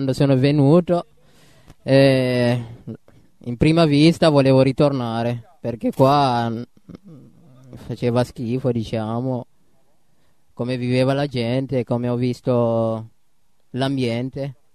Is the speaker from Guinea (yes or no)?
yes; Guinea; Italian is a second language; now in Italy; Vengo dalla Guinea.